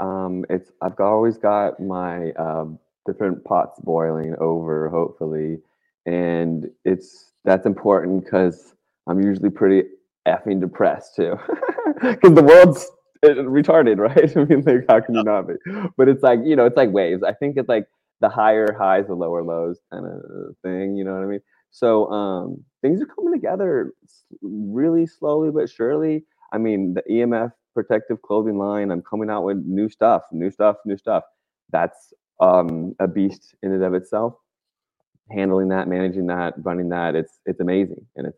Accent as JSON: {"language": "English", "region": "Virginia", "country": "United States", "tie": "born or raised there", "said": "because I grew up in Virginia, right?"}